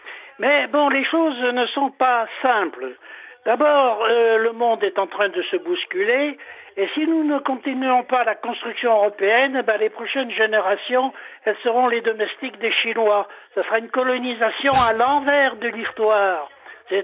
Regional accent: Auvergne-Rhône-Alpes, France; je suis originaire de la Savoie, du Beaufortin

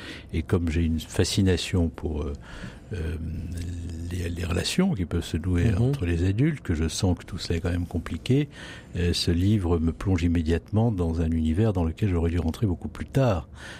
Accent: Senlis, Hauts-de-France, France; born there; je ne suis pas un petit pied noir. Pas que cela m'aurait gêné que de l'être, mais je ne suis pas né en Algérie. Je suis né dans l'Oise, à Senlis, en 1963.

